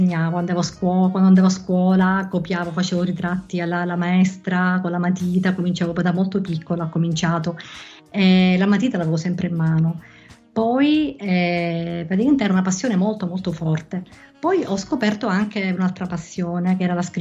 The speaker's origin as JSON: {"language": "Italian", "town": "Palermo", "region": "Sicily", "country": "Italy", "tie": "born or raised there", "said": "io vivevo a Palermo, sono nata e cresciuta a Palermo"}